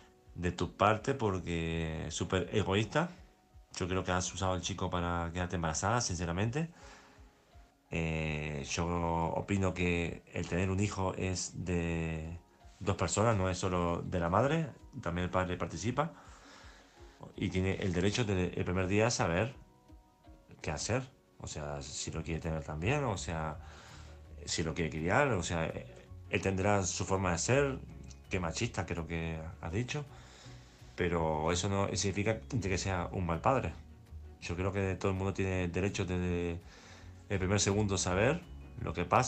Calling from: Balearic Islands, Spain; de Mallorca.

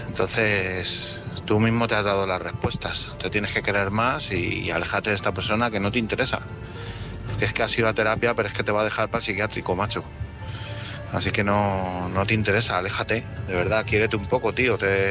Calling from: Madrid, Community of Madrid, Spain; de Madrid.

